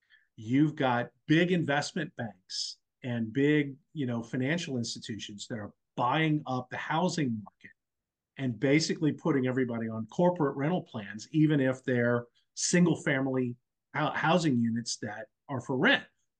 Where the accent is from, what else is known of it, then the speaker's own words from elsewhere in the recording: New Orleans, Louisiana, United States; also born or lived in Baton Rouge; they're actually looking to move back to Baton Rouge, where I'm from. They're not from Baton Rouge. I grew up in New Orleans.